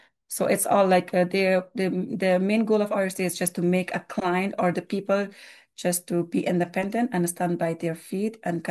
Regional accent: Afghanistan; Then I was saying, I'm from Afghanistan.

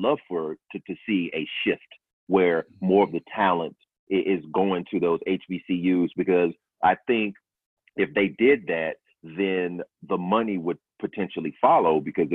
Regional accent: North Carolina, United States; You know, Duke, I'm from North Carolina.

